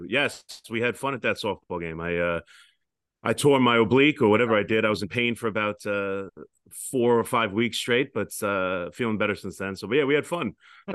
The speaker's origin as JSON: {"language": "English", "region": "New York", "country": "United States", "tie": "born or raised there", "said": "I grew up in Long Island."}